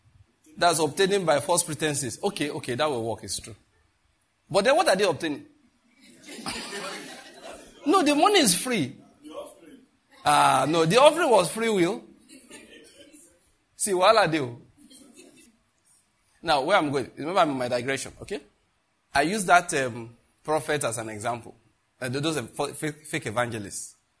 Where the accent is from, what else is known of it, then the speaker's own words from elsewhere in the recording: Western Nigeria, Nigeria; I grew up in Western Nigeria, so I know what I'm talking about.